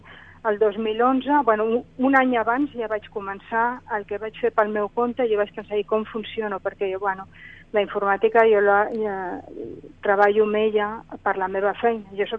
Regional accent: Barcelona, Catalonia, Spain; Soc de Barcelona, i vaig néixer a Barcelona.

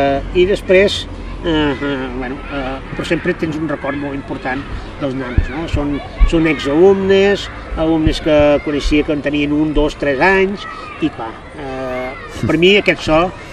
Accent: L'Espluga de Francolí, Catalonia, Spain; jo lògicament soc fill de l'Espluga i visc a l'Espluga

